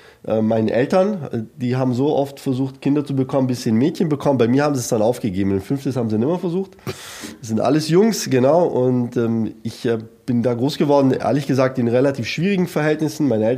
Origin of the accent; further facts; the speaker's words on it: Italy; Unbedingt, ich bin sehr abergläubisch als Italiener.